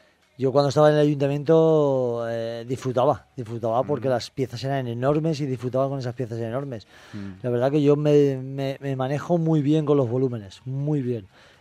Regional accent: Paiporta, Valencian Community, Spain; Yo estaba apuntado a una comisión fallera en Paiporta, yo soy de Paiporta, y mis padres me apuntaron a esa falla

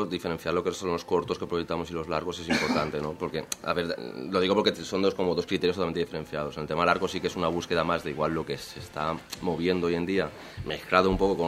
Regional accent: Valencian Community, Spain; somos de allí, está claro, somos de Burjas o Godella nosotros

